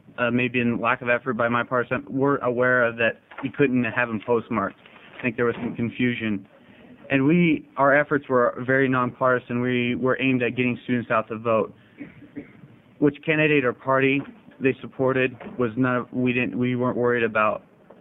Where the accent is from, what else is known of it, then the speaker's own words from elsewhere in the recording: Klamath Falls, Oregon, United States; I'm originally from Klamath Falls, and I'm a registered voter in Klamath Falls.